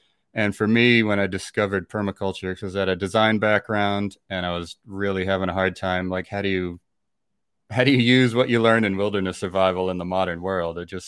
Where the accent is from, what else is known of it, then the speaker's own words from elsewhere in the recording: Northeast, United States; So I grew up in the Northeast on the coast, which I think has had a influence on my outlook and whatnot.